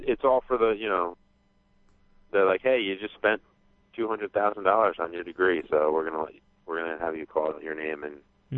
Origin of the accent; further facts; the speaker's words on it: New York, United States; Yeah, where I grew up in New York, the only body of water we had near us was the Hudson River